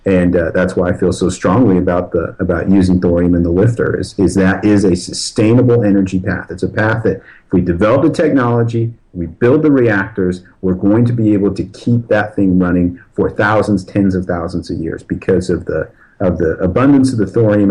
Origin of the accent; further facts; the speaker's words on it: the West, United States; I'm originally from the West, where it's pretty arid. You know, we don't have Tennessee rivers out there.